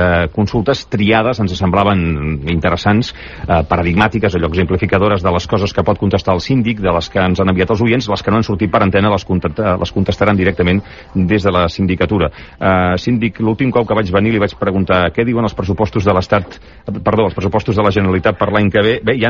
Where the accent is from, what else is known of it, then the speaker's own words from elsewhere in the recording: Corbera de Llobregat, Catalonia, Spain; de Corbera de Llobregat.